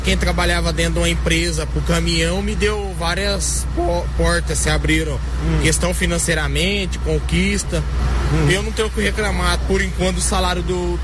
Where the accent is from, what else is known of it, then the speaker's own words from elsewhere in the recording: Jabuticabal, São Paulo, Brazil; É Jabuticabal, estado de São Paulo.